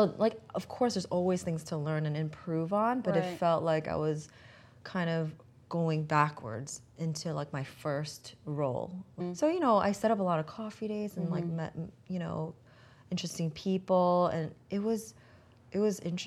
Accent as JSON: {"language": "English", "region": "New York", "country": "United States", "tie": "born or raised there", "said": "So I'm from, born and raised in New York. Mm-hmm. So like Staten Island, Queens, Frolics, Brooklyn, Long Island. I'm mostly Long Island."}